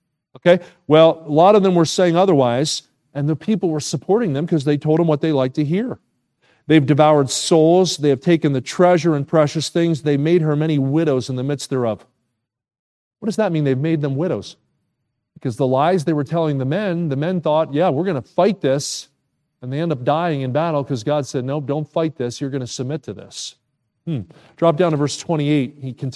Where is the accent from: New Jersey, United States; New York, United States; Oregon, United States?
New Jersey, United States; I grew up in New Jersey. My dad was a general contractor.